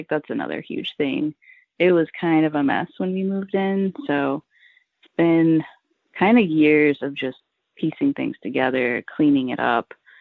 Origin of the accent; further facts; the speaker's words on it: Illinois, United States; also born or lived in Chicago; now in Indiana, United States; I live in Indiana. I'm not originally from here, but I'm actually from Central Illinois. Lived in Chicago for 10 years.